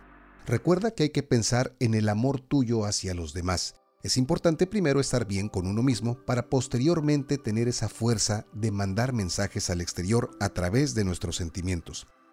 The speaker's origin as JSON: {"language": "Spanish", "country": "Mexico", "said": "Y aquí mismo en mi país, de donde te hago este podcast, en México."}